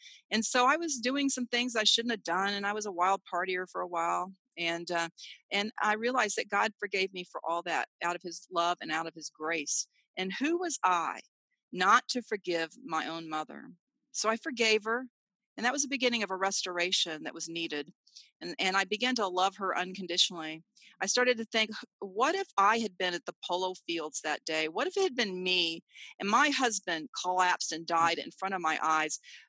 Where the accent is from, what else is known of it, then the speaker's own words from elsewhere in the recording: San Antonio, Texas, United States; when I went back to sports at my hometown of San Antonio.